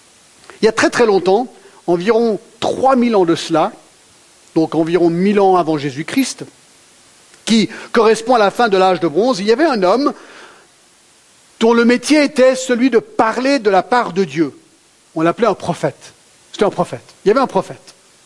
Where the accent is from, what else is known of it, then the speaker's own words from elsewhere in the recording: Geneva, Switzerland; parce que j'ai grandi à Genève